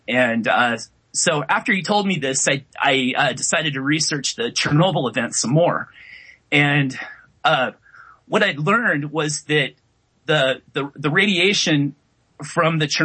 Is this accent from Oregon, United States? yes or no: yes; Medford, Oregon, United States; at least one had landed in my hometown of Medford, Oregon, just a few miles from where I currently live